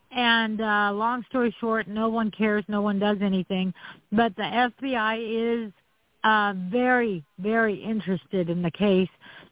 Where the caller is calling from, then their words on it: San Antonio, Texas, United States; I am calling from San Antonio.